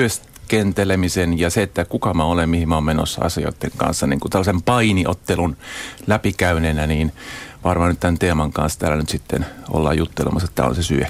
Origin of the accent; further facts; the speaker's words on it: Tokyo, Japan; moved away as an adult; now in Finland; Mun tausta, mä oon tämmönen nomadi, maahanmuuttaja tavallaan. Mä oon syntynyt Tokiossa, asunut 20 vuotta Japanissa, 20 vuotta Suomessa ja muutaman vuoden päälle sitten ympäri maailmaa.